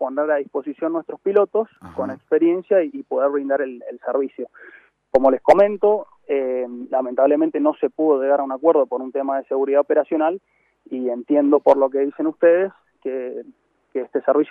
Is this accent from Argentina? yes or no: yes; Mendoza, Argentina; Soy de Mendoza, correcto.